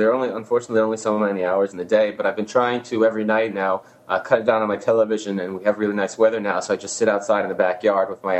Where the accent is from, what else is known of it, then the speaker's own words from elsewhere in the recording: New York, United States; I grew up fishing on Lake Ronkonkoma.